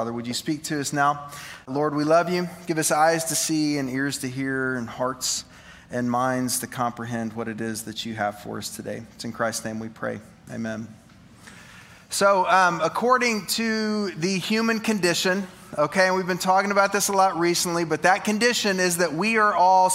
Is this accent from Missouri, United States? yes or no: no; Oklahoma, United States; I can't spell because I'm from Oklahoma